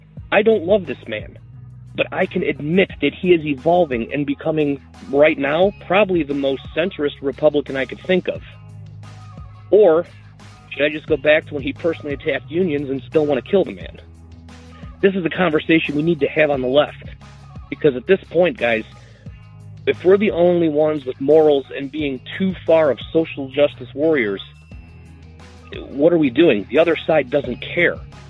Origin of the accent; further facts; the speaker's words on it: Cleveland, Ohio, United States; Myself, growing up in Cleveland, Ohio, I got news for you, Jay.